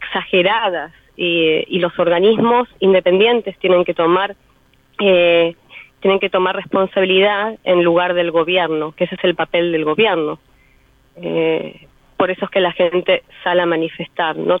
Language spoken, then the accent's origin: Spanish; Argentina; now in Israel; Porque yo soy artista argentina israelí, soy también y también, digo siempre.